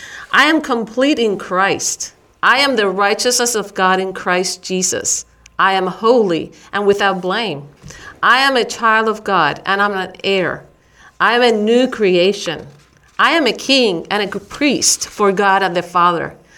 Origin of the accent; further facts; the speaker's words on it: Puerto Rico; I'm from Puerto Rico, I have a strong accent, so a lot of people treated me like I was dumb.